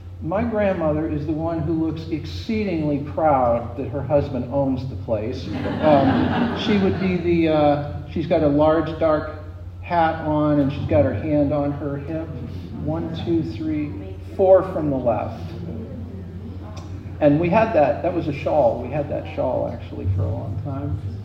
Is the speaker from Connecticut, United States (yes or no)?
no; New Hampshire, United States; those are the reasons that I ended up growing up in New Hampshire.